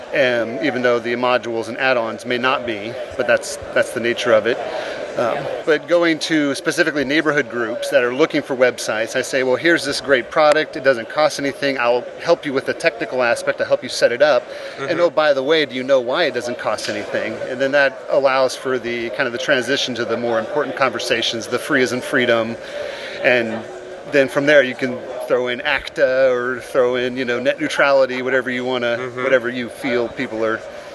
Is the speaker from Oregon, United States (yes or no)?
yes; Eugene, Oregon, United States; I'm from Eugene, Oregon